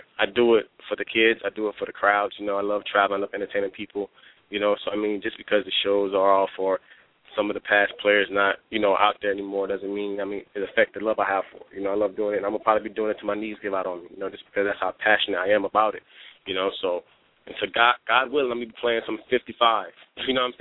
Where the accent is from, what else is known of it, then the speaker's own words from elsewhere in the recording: Florida, United States; Then they found out I was from Florida and I started dropping more clips. Then they realized something was really unique about me based off where I grew up at. I mean, I live in Florida